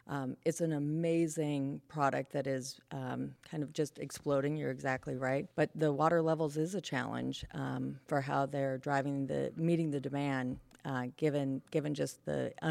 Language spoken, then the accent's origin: English; California, United States; You know, I grew up in California